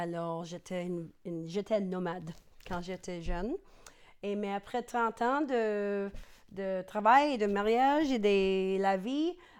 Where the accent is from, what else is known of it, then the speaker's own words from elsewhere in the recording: Quebec, Canada; accent: Quebec; je savais immédiatement qu'ils étaient du Québec. Alors, c'est intéressant que quand tu es dans un autre pays, tu peux reconnaître mon accent comme très, très facilement.